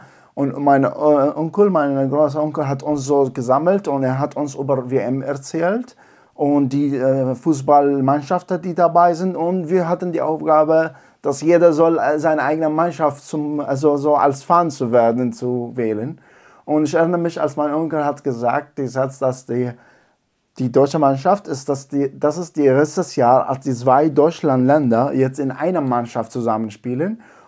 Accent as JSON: {"language": "German", "country": "Iraq", "tie": "born or raised there", "second_language": "German", "said": "was man als Kind in TV sieht in Irak"}